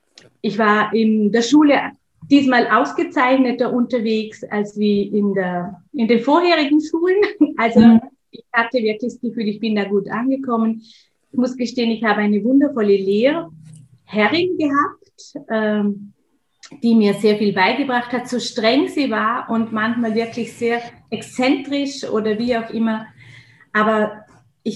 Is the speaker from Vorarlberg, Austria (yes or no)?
yes; Feldkirch, Vorarlberg, Austria; now in Vienna, Austria; Ich bin ländlich aufgewachsen. Ich komme ursprünglich aus Vorarlberg, weil meine Wahlheimat ist jetzt momentan Wien seit knapp 6 Jahren. Und komme aus Vorarlberg, aus Feldkirch, ein schönes Gebiet. Meine Eltern haben zu der Zeit, als ich geboren wurde, das Haus gebaut.